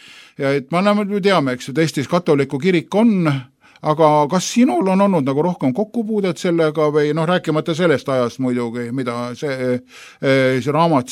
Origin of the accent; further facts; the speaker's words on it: Hiiu County, Estonia; Mina olen selline vabakirikliku taustaga inimene päris lapsepõlves peale. Hiiumaal sündinud ja üles kasvanud vanemad ja vanavanemad on olnud siis baptisti koguduse liikmed.